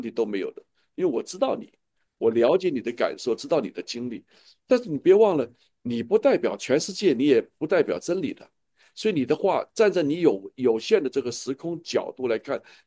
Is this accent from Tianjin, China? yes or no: no; Sichuan, China; 我是四川人，对不对？对头，凉爽是四川的，是吧？我讲的四川话准不准呢、啊？